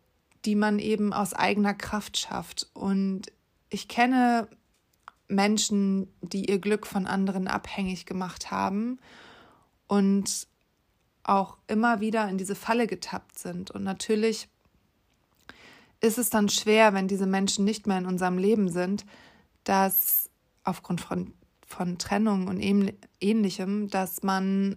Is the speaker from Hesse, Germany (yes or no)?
no; Hamburg, Germany; moved away; Hamburg meine Base ist. Hamburg ist meine Heimat und da ist meine Familie und da sind meine Freunde.